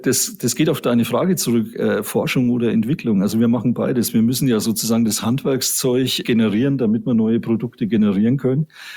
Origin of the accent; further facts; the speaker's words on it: Erlangen, Bavaria, Germany; Ich bin gebürtiger Mittelfranke. Ich komme aus Erlangen.